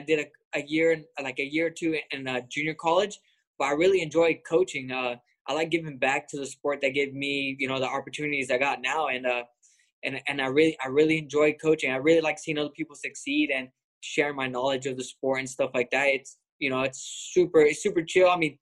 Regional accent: Lemoore, California, United States; I'm from Lemoore, California.

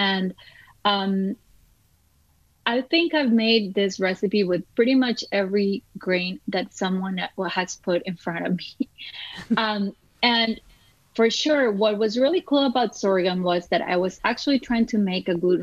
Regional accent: Costa Rica; now in United States; I think that I always had it built in because I grew up outside of the United States. I lived all of my childhood in Costa Rica, where we eat a lot of corn products.

